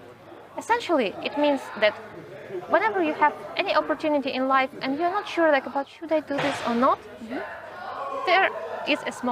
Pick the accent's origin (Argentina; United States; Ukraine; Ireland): Ukraine; English is a second language; now in Amsterdam, Netherlands; I'm from Ukraine initially and I just stopped making the conversion to local currency